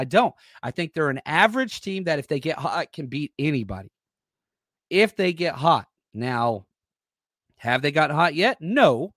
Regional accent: Texas, United States; I'm from Texas. I don't get to go back there often.

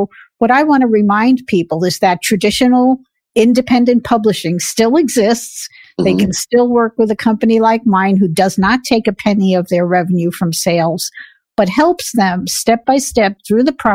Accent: New York, United States; moved away; because I'm from New York and just basically middle-class family. My dad worked for Con Edison, working in manholes all day long.

